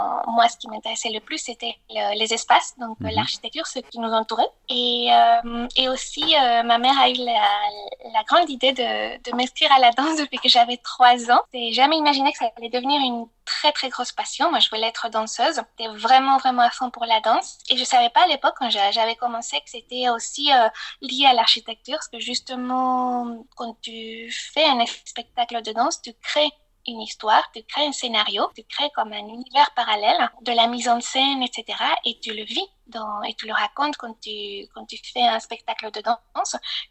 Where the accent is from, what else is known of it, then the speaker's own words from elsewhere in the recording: Mexico City, Mexico; la danse, c'était vraiment presque toute ma vie quand j'étais enfant et adolescente à Mexico.